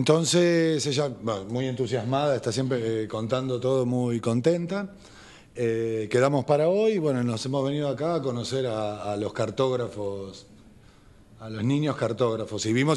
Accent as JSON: {"language": "Spanish", "country": "Argentina", "said": "somos de Argentina."}